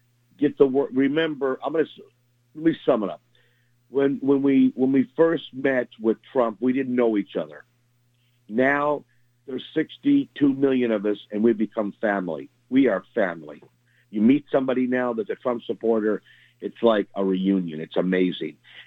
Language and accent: English; Florida, United States; I'm from South Florida originally.